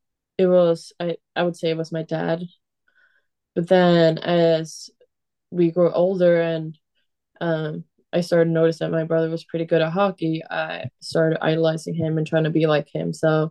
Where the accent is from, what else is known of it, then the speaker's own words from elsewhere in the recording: Uppsala, Uppsala County, Sweden; now in Leksand, Sweden; I'm from Uppsala, a city close near Stockholm.